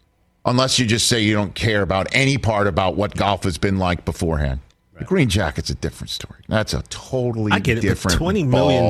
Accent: Staten Island, New York, United States; but I'm from Staten Island, New York, and I have been rooting for the Jets.

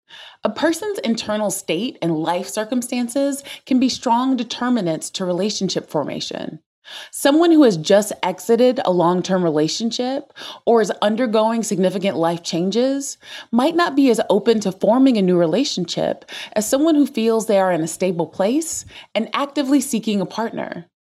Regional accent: the South, United States; Growing up in the South as an introvert was rough for me because you always have to quote unquote speak to people.

